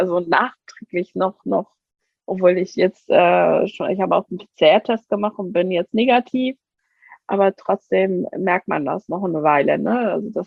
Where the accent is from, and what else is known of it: Iran; now in Germany